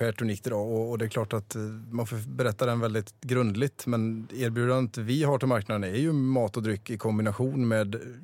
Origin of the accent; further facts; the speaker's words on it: Vara, Västra Götaland County, Sweden; jag köpte en restaurang i Vara, där jag kommer ifrån.